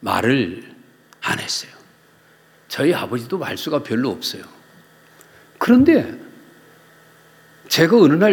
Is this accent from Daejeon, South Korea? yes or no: yes; Daejeon, South Korea; 저는 충청도 대전이고요.